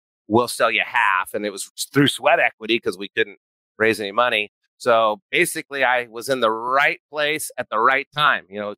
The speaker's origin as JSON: {"language": "English", "region": "New Mexico", "country": "United States", "tie": "born or raised there", "said": "and I grew up in New Mexico. There wasn't a whole lot of entrepreneurship that I was surrounded by."}